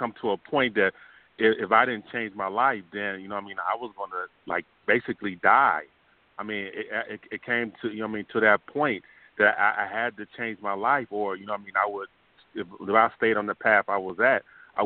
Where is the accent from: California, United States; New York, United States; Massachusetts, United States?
New York, United States; Buffalo; But I hung around my old friends that I grew up in Buffalo